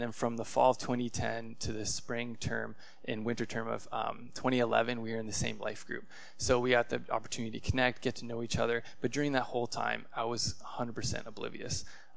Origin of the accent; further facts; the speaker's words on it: Hamilton, Ontario, Canada; because she's not from Hamilton. I'm from Hamilton. I stay here.